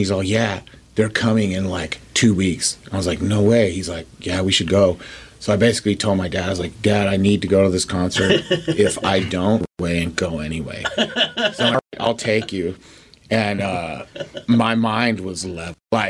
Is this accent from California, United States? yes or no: no; Denver, Colorado, United States; I was raised in Denver.